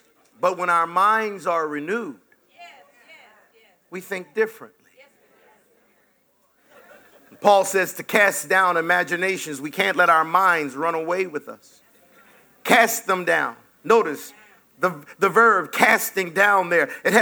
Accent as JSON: {"language": "English", "country": "Jamaica", "said": "I'm not. I'm Jamaican."}